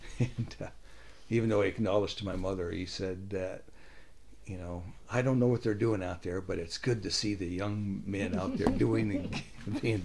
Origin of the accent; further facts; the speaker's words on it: Nenana, Alaska, United States; my hometown where I was raised, Nenana, in the early 50s